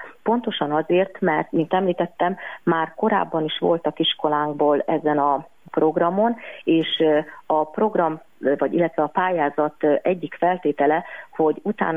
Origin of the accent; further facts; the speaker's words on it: Great Hungarian Plain, Hungary; mert mi alföldi gyerekek vagyunk